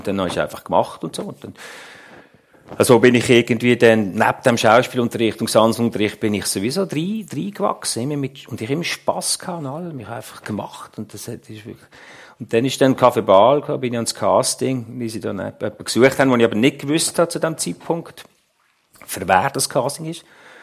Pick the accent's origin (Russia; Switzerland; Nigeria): Switzerland; Reigoldswil, Basel-Landschaft; ich komme aus Reigutschwil, das ist bei der Wasserfall, aus dem Basel-Land und ein kleines Dorf.